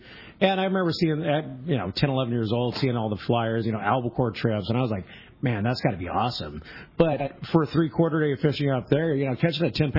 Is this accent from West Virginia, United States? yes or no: no; Fillmore, California, United States; also born or lived in Ventura; I grew up in Ventura County. I actually was born and raised in Fillmore, which is up by Magic Mountain, Ventura County, and moved to Ventura, I think I was 9